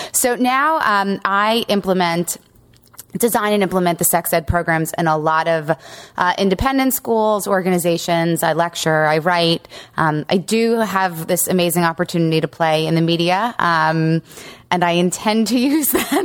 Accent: Long Island, New York, United States; it was the time I grew up in Long Island.

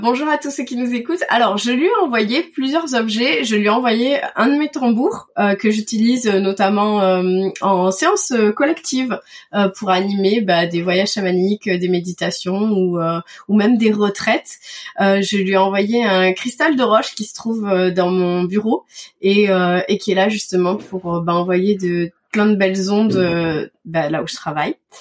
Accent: Toulouse, Occitanie, France; also born or lived in Madagascar; Donc on a fait un petit tour là-bas quand j'étais enfant, mais essentiellement à Toulouse.

